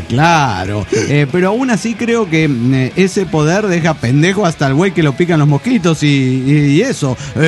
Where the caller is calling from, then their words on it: Querétaro, Mexico; de Querétaro, México.